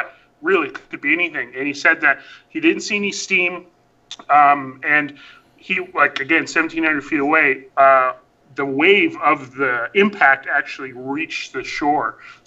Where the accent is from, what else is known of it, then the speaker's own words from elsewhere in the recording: Hay River, Northwest Territories, Canada; In fact, there's listening stations in my hometown of Hay River.